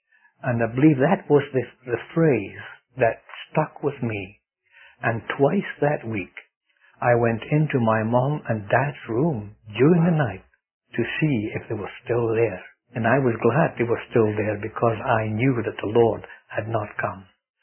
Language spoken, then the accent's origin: English; Scotland, United Kingdom; born there; It is true, I was born in Scotland, and in a matter of speaking, I'm proud